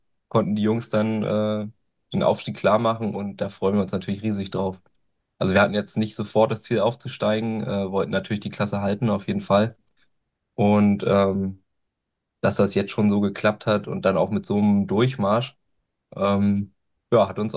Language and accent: German; Gusow, Brandenburg, Germany; ich komme aus Gusow, also Gusow